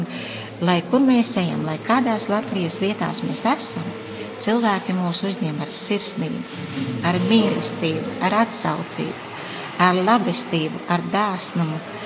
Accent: Latgale, Latvia; Par cik es pati nāku no Latgales.

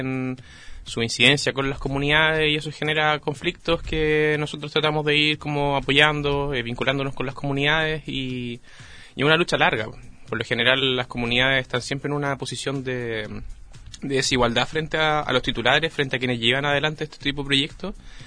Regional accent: Biobío, Chile; para nosotros que somos de acá de Biobío

